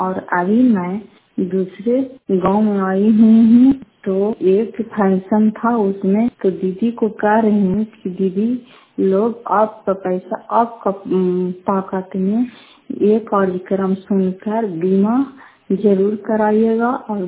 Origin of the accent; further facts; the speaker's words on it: Fatehpur, Bihar, India; घर फतेहपुर पंचायत मकरौता जिला नालंदा करारपसरा ब्लॉक की निवासी हूँ